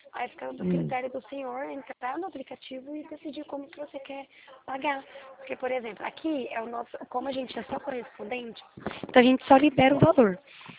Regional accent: São Paulo, Brazil; Não, eu sou de São Paulo.

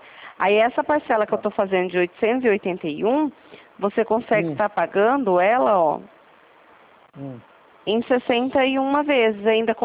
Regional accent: Presidente Prudente, São Paulo, Brazil; Eu sou aqui de Presidente Prudente.

